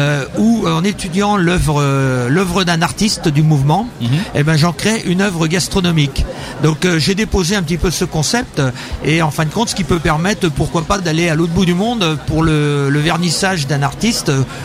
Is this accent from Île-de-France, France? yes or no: no; Pays de la Loire, France; Donc, je suis issu de Vendée. J'ai fait mon parcours dans des petits restaurants sur la côte vendéenne